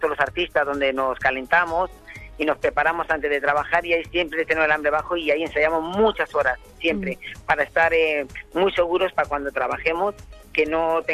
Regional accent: Madrid, Community of Madrid, Spain; somos 3 hermanos de España, de Madrid, y tenemos 2 chicos que son primos hermanos colombianos.

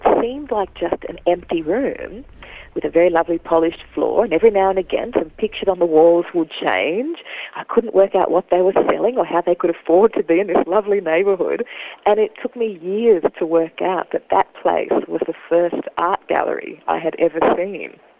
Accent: Sydney, New South Wales, Australia; also born or lived in Germany / Melbourne; I was born and raised in Sydney, lived here for 25 years. I then moved to Germany before moving to Melbourne. Mm-hmm. Which is very much home. I'm living in Sydney at the moment.

